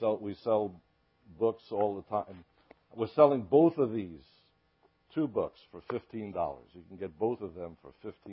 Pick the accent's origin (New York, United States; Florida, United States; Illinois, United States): New York, United States; Brooklyn; I grew up in Sheepshead Bay, which is a little fishing village in New York City, in Brooklyn.